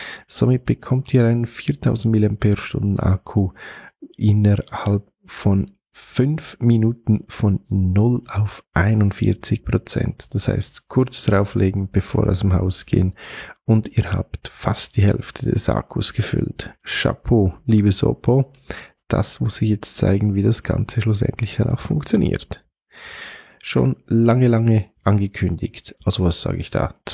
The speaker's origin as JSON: {"language": "German", "country": "Switzerland", "said": "Das wäre bei uns in der Schweiz so in etwa die EC-Karte."}